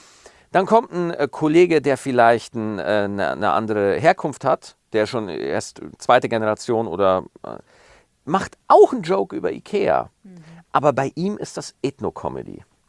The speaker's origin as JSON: {"language": "German", "region": "Bavaria", "country": "Germany", "said": "Ich bin Bayer, aber ich fühle mich in Bayern als Außenseiter. Ich fühle mich nicht wie ein richtiger Bayer."}